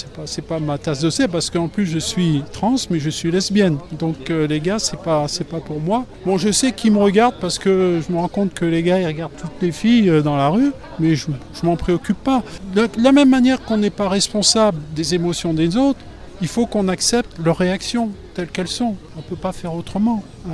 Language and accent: French; Clermont-Ferrand, Auvergne-Rhône-Alpes, France; Non, je suis de Clermont.